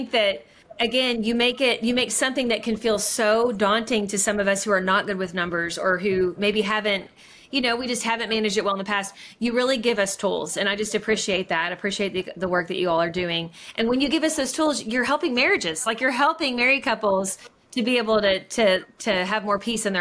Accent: Kentucky, United States; now in Georgia, United States; like we live away from our home state. We're from Kentucky. We live in Georgia.

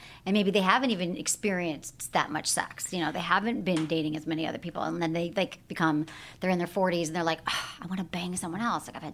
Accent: Michigan, United States; And again, I grew up in Michigan. All my friends in Michigan are married.

